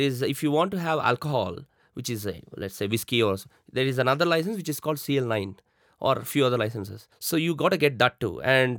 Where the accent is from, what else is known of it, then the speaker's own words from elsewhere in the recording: Hyderabad, Telangana, India; now in Bangalore, India; I mean, I'm from Hyderabad. My entire family is from Hyderabad. I don't have any relatives also here in Bangalore.